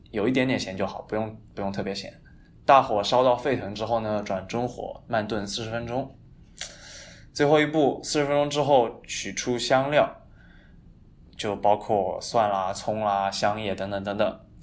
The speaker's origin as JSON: {"language": "Chinese", "country": "China", "said": "我是中国人，所以我决定给大家介绍这一道地道中国菜"}